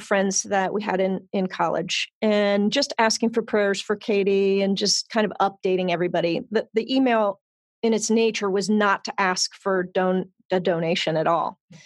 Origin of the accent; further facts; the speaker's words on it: Cincinnati, Ohio, United States; I come from Cincinnati. Born and raised in Cincinnati, moved away a couple times, but keep coming back to this great area. I live in east side of Cincinnati with my wife